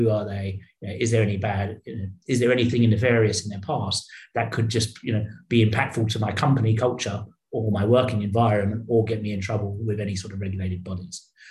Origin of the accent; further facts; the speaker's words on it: United Kingdom; now in Singapore; I'm obviously British, I live in Singapore, I've worked in the States and France and Spain, right?